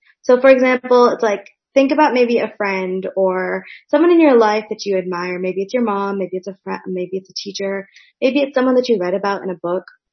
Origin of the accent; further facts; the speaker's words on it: Atlanta, Georgia, United States; I am a teacher from Atlanta, Georgia.